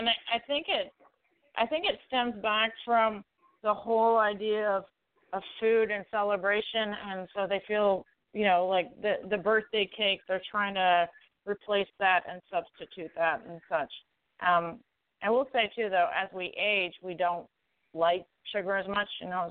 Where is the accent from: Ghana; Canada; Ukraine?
Canada; now in United States; I've been in the U.S. now for 11 years. I'm originally from Canada.